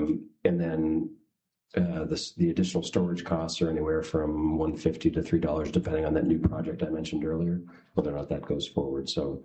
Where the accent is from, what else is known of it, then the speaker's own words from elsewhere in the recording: Eagle River, Alaska, United States; I'm from Eagle River, so that would be fantastic.